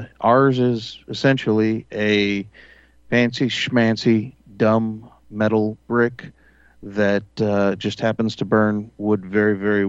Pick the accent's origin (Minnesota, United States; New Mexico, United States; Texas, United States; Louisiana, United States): Texas, United States; It's like, my mom, growing up in Texas, we were a little bit less concerned about the heat and a little bit more concerned about the air conditioning.